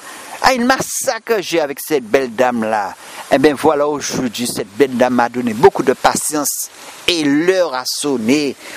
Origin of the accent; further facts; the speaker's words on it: Martinique; elle commence à me détailler des actes et des lieux de mon enfance en Martinique